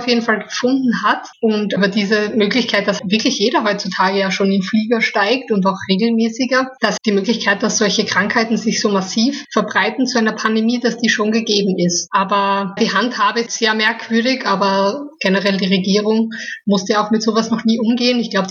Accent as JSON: {"language": "German", "region": "Styria", "country": "Austria", "said": "Ich hoffe, dass ich noch in meine Heimat kann, in die Steiermark."}